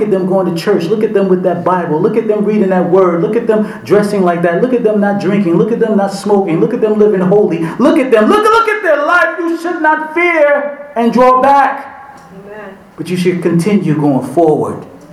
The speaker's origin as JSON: {"language": "English", "town": "Newark", "region": "New Jersey", "country": "United States", "tie": "born or raised there", "said": "I wish it was illegal then, when I grew up in Newark."}